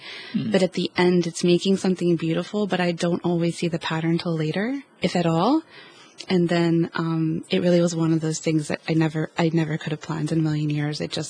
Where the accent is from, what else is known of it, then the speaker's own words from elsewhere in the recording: United States; And, you know, as an American, it hadn't really been a big part of my world.